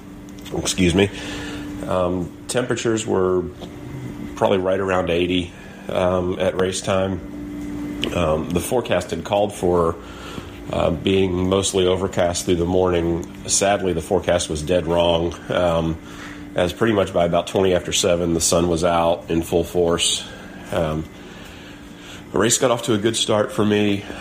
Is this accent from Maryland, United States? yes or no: yes; Maryland, United States; But Baltimore's the one I really want to do, as I grew up just outside of Baltimore. And I think that would be a lot of fun to do one in my old backyard.